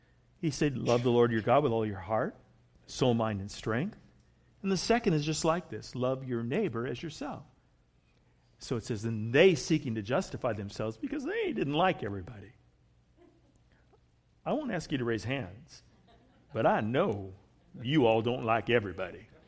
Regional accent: California, United States; I'm both Californian and German. Weird combination.

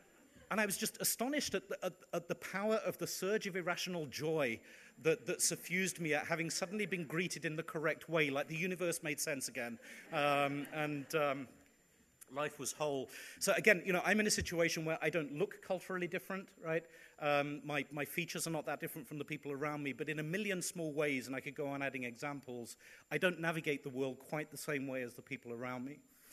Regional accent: United Kingdom; now in United States; I'm British by origin. I teach in an American university. And when I first moved to the Midwest, I don't look very different from the people in my university.

